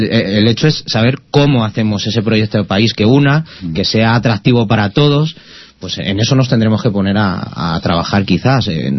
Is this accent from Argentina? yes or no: no; Spain; Todos somos españoles, yo me siento orgulloso de ser español.